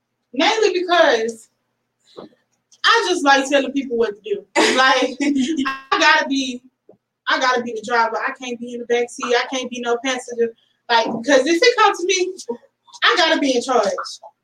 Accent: Texarkana, United States; I am from Texarkana.

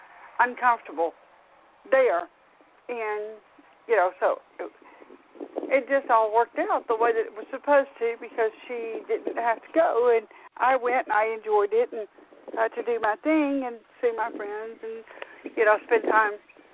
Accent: the South, United States; I grew up in the South. My daddy was a Marine, and you just didn't talk about anything back then.

